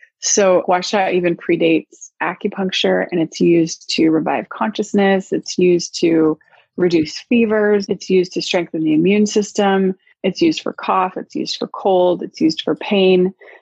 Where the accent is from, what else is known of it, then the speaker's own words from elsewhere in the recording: New Mexico, United States; So yes, I went to California. I'm from New Mexico. So going to school on the East Coast was like already like a leap.